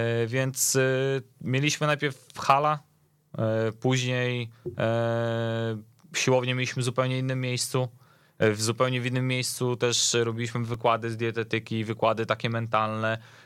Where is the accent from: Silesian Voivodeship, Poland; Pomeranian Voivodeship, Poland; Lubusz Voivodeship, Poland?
Pomeranian Voivodeship, Poland; Słupsk; born there; ja i Konrad urodziliśmy się w Słupsku